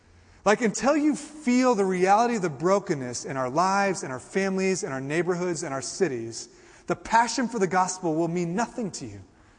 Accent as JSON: {"language": "English", "town": "Kansas City", "region": "Missouri", "country": "United States", "tie": "born or raised there", "moved": "yes", "lives_now": "Colorado, United States", "said": "When I moved to Colorado, I grew up in Kansas City. My family was season ticket holders to the Kansas City Chiefs."}